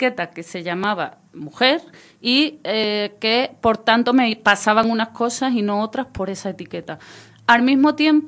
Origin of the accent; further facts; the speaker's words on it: Ayamonte, Andalusia, Spain; Sí, yo soy de la Isla Canela, de la aldea de Punta del Mora, en la Isla Canela, en Ayamonte, en la frontera con Portugal.